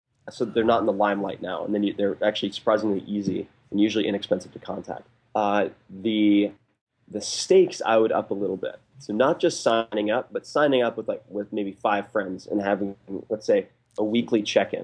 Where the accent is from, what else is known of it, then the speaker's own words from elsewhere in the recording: Long Island, New York, United States; I'm from Long Island, so I'm not very refined when it comes down to it.